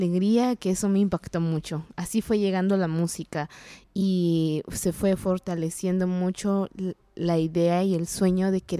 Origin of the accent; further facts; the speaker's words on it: Comalapa, Chimaltenango, Guatemala; maya cachiquel de Guatemala. Vengo de un pueblo que se llama Comalapa. Mi pueblo es un pueblo muy conocido porque hay mucha expresión de arte en él, muchas pinturas.